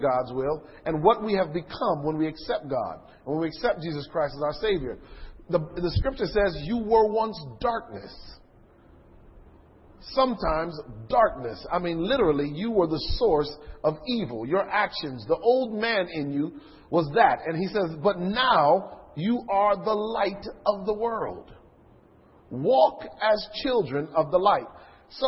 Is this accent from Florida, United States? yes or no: no; Connecticut, United States; growing up in Connecticut, I grew up about an hour from New York City. It took about an hour, hour and 15 minutes to get to the Bronx from where I lived.